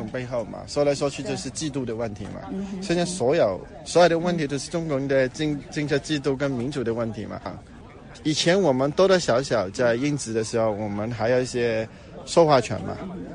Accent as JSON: {"language": "Chinese", "country": "Hong Kong", "said": "我是香港人，其实香港人呢现在什么警队里面那些会议嘛"}